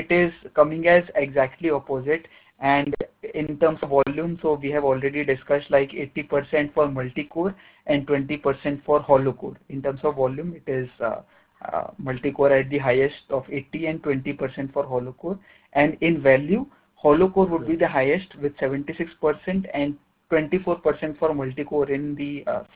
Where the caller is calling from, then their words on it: Pune, Maharashtra, India; calling from Pune, India.